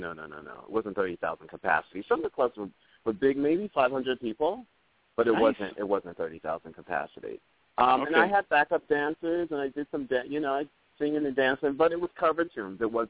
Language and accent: English; United States; because I'm an American, you know, I'm an American and I'm singing.